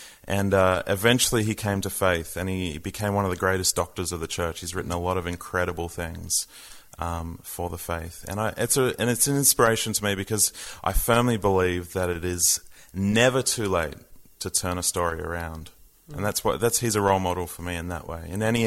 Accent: Sydney, New South Wales, Australia; I grew up in Sydney

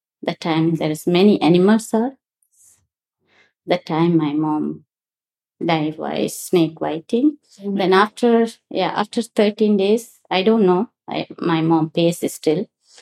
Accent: Sri Lanka; English is a second language; I'm from Sri Lanka.

